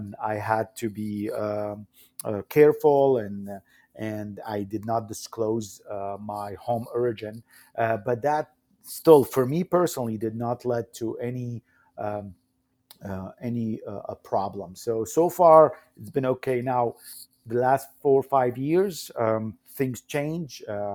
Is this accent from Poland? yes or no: no; Syria; moved away as an adult; now in United States; If you compare it to my experience from where I came from Syria. So in my birth country, I couldn't be myself.